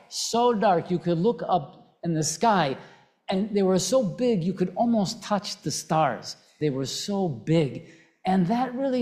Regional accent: Chicago, Illinois, United States; I grew up in Chicago.

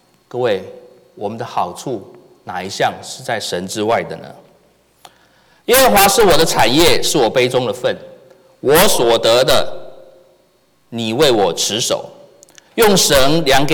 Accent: Taiwan; 各位知道我来自台湾，我在台湾的时候

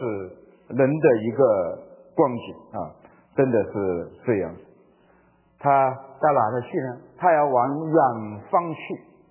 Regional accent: Hubei, China; 我是湖北人，在湖北在有很多很多的各种学校，大学很多的啊，但是我报志愿的时候一个湖北都没报啊

